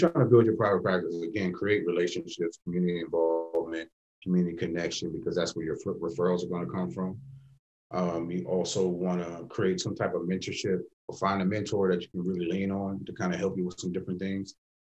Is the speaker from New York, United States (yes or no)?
yes; Bronx, New York, United States; growing up in the Bronx, the birth of hip hop, and I know Brooklyn want to challenge that. We can have a discussion. But I grew up on Grand Avenue.